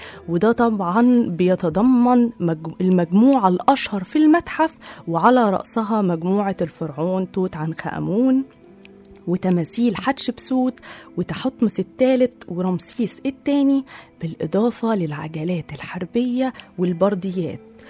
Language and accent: Arabic; Egypt; الفراعنة بجد يعني خير أجداد لينا كمصريين